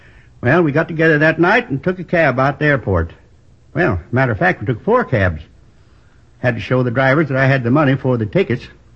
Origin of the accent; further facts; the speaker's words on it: Midwest, United States; I was born in the Middle West. Tiny little town. You probably never heard of it. Isn't on most of the map. Went to school there through the eighth grade.